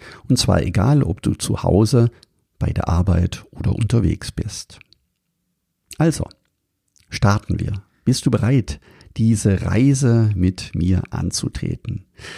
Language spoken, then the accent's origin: German; Überlingen, Baden-Württemberg, Germany; Ich bin in Überlingen am Bodensee aufgewachsen